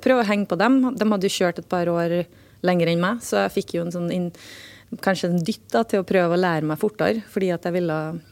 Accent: Trondheim, Trøndelag, Norway; som jeg ikke kunne ha lært hvis jeg hadde vært hjemme I Trondheim.

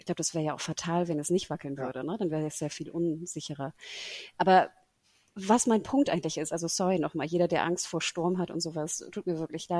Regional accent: Singapore; mein Bruder und ich, als wir Kinder waren, wir sind ja ne, in Singapur natürlich groß geworden.

